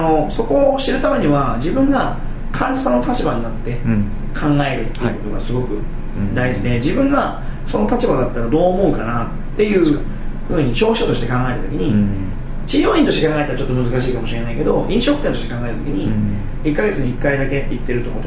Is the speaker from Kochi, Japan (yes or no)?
yes; Kochi, Japan; 僕は四国の高知県出身なんで、地元でね、うん、うなぎを食べてたんですよ。